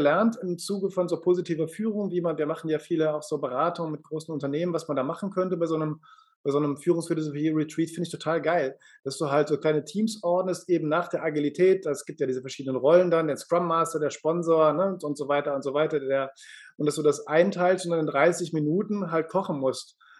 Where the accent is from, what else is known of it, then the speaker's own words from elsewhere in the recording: Cologne, North Rhine-Westphalia, Germany; ich bin Kölner, ich muss genetisch reden.